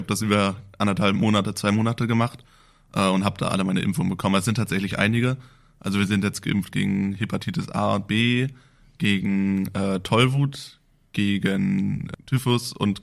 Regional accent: Greifswald, Mecklenburg-Vorpommern, Germany; now in Elmshorn, Germany; Ich komme ja ursprünglich nicht aus Hamburg, sondern aus Mecklenburg-Vorpommern, aus Greifswald. Mhm. Bin jetzt hier nach Elmshorn gezogen, die 2 Jahre.

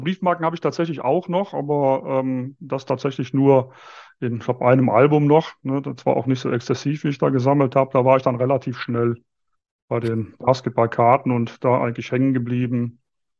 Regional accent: Viersen, North Rhine-Westphalia, Germany; now in Munich, Germany; Ich komme natürlich aus dem Rheinland. In der Nähe von Düsseldorf geboren, in Viersen, weiß nicht, wer das kennt, knapp neben Gladbach.

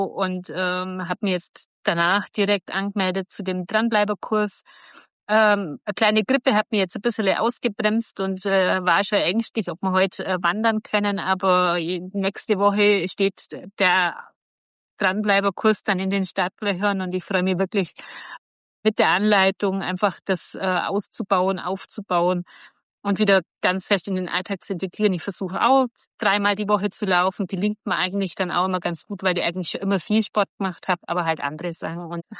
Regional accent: Augsburg, Bavaria, Germany; ich bin 45 Jahre alt und komme aus Augsburg.

